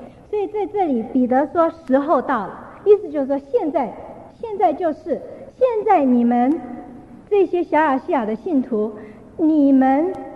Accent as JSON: {"language": "Chinese", "country": "China", "said": "就好像我们中国人讲的这个面子的问题"}